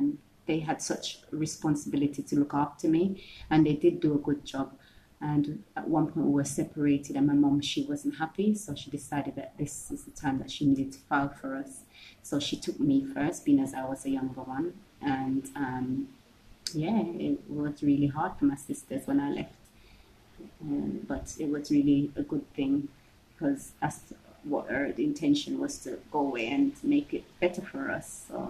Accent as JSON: {"language": "English", "country": "Jamaica", "tie": "born or raised there", "moved": "yes", "said": "So growing up in Jamaica, me and my sisters, we were very, very close."}